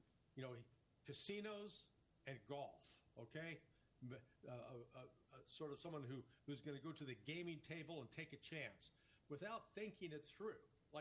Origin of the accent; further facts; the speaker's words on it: Independence, Missouri, United States; all of those industries are gone from my hometown, Independence, Missouri, which was where Harry Truman was from.